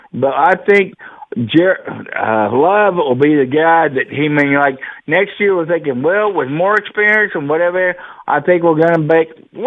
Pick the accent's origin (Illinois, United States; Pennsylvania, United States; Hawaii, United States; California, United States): Illinois, United States; I'm still a Packers fan. I grew up in Southern Illinois. When I was young, I live in Tennessee.